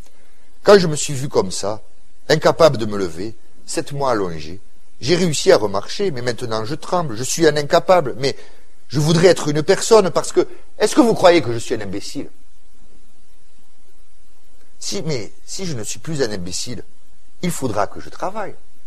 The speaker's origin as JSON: {"language": "French", "town": "Aulnay", "country": "France", "tie": "born there", "said": "je suis né à Aulnay. On est venu ici pour l'école."}